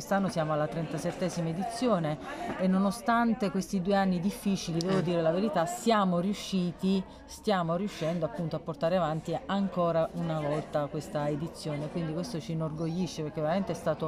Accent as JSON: {"language": "Italian", "country": "United States", "said": "io personalmente sono anche americana"}